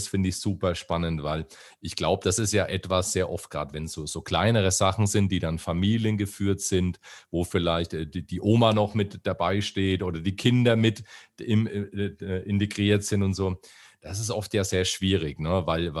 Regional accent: Bamberg, Bavaria, Germany; accent: Franconian; now in Bayreuth, Germany; bei uns in der Gegend ist es gefühlt so, dass alle 5 Meter gibt es einen neuen Dialekt. Also es ist wirklich so, dass wir, ich bin ja Bamberger und lebe in Bayreuth, das ist nur 70 Kilometer entfernt

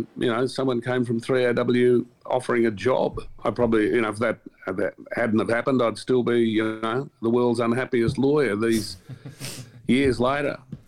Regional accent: Brisbane, Queensland, Australia; I come from Brisbane. I was born in Brisbane.

